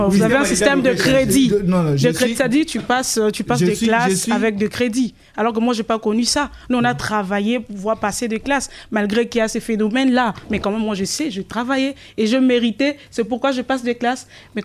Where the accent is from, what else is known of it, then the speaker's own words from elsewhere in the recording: DR Congo; Et l'État, sachant que nous sommes des Congolais, nous avons le franc congolais.